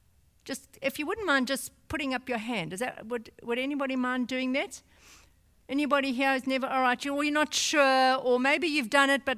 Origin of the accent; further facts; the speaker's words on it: South Africa; it might be because I'm South African.